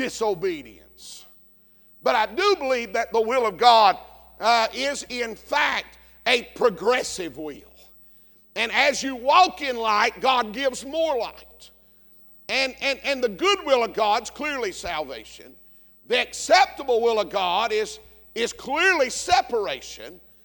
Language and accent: English; the South, United States; Now, growing up in the South, most everybody I knew, all my neighbors and kin folks and family always had gardens in the summertime.